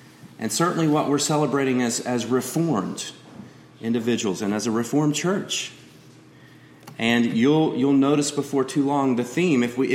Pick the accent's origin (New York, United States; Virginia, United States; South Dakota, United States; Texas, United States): Virginia, United States; Roanoke; I'm from Roanoke, Virginia area.